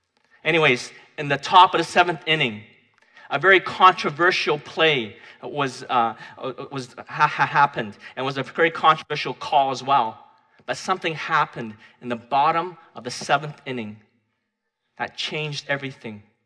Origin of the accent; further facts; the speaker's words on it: Canada; It is our civic duty as a Canadian citizen.